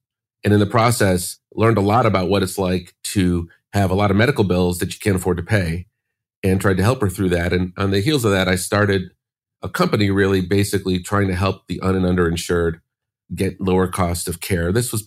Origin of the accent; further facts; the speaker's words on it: Chicago, Illinois, United States; now in California, United States; I grew up in Chicago, went to college.